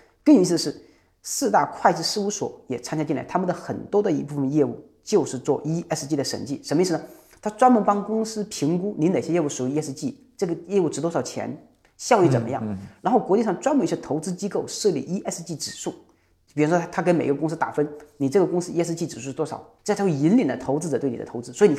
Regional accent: Jiangxi, China; 这是我们江西的企业，我老家是江西。

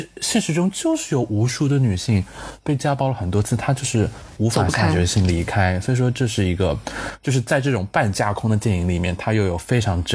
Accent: China; 像我们作为中国人的背景

